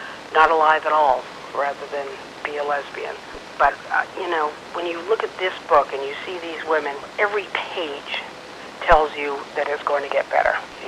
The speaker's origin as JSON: {"language": "English", "region": "Massachusetts", "country": "United States", "said": "I'm from Massachusetts myself, so that seems like, you know, I don't know why we can't catch up with my home state."}